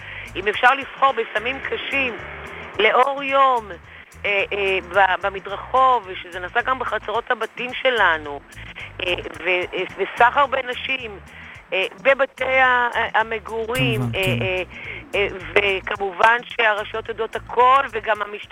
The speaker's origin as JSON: {"language": "Hebrew", "town": "Tel Aviv", "region": "Tel Aviv District", "country": "Israel", "tie": "born or raised there", "said": "נולדתי ואני גרה ואני פעילה הרבה מאוד שנים פה בדרום תל אביב ובשכונת נווה שאנן"}